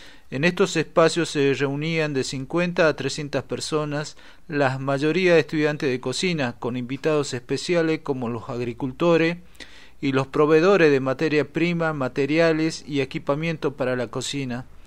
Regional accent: Northwest Argentina, Argentina; un grupo de personas del noroeste argentino que nos reunimos para investigar, estudiar y difundir la gastronomía andina

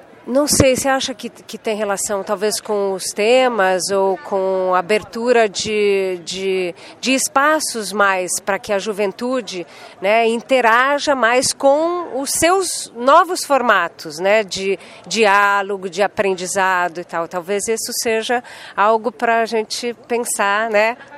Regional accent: São Paulo, Brazil; now in Brasília, Brazil; Eu sou de Brasília, na verdade eu sou de São Paulo também, mas eu moro há 7 anos em Brasília

